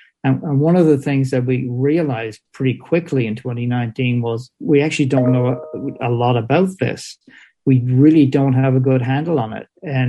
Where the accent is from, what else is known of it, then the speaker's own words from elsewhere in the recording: Ireland; I'm from Ireland, which is a tiny island surrounded by the Atlantic Ocean.